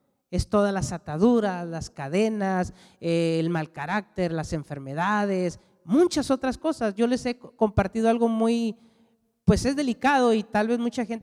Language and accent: Spanish; northern Mexico, Mexico; Los que somos del norte de México lo conocemos como tortillas de harina.